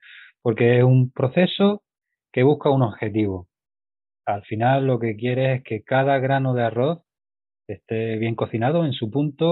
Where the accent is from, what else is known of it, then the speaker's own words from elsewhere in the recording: Écija, Andalusia, Spain; soy de Écija, una ciudad de Sevilla